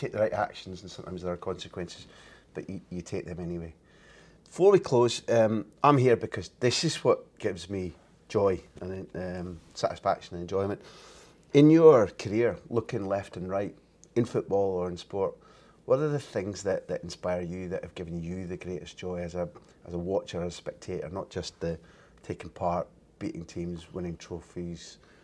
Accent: Scotland, United Kingdom; I think I saw it as a Scot

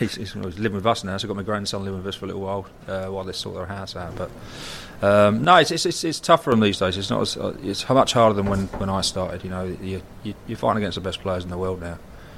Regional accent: London, United Kingdom; born there; people always said I'm a Londoner. I was born in the East End of London. My dad was from South London and my family were all Londoners

